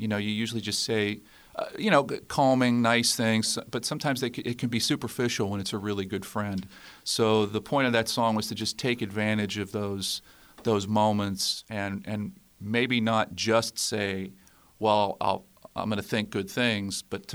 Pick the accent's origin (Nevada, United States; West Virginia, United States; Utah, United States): West Virginia, United States; Weirton; now in Pittsburgh, United States; I'm from Weirton originally, but I've been living in Pittsburgh for the last, I don't know, 26, 27 years.